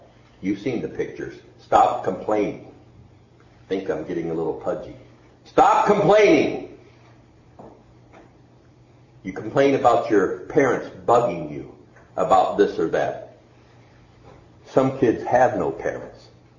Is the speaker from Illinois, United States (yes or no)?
no; Montgomery, Alabama, United States; born there; I was born in Montgomery, Alabama, so I can relate to the south as much as I can to the north. I've lived most of my life in the north